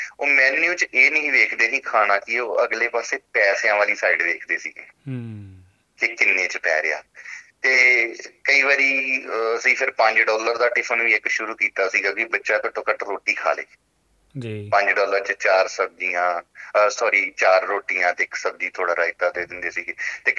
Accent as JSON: {"language": "Punjabi", "town": "Dhariwal", "region": "Punjab", "country": "India", "moved": "yes", "lives_now": "Australia", "said": "ਮੈਂ ਗੁਰਦਾਸਪੁਰ ਦੇ ਨਾਲ ਧਾਰੀਵਾਲ ਦਾ ਰਹਿਣ ਵਾਲਾ, ਤੇ ਵਾਈਫ ਮੇਰੇ ਪਠਾਨਕੋਟ ਦੇ ਨੇ, ਤੇ ਅਸੀਂ 2009 ਦੇ ਵਿੱਚ ਆਸਟ੍ਰੇਲੀਆ ਆਏ ਸੀ।"}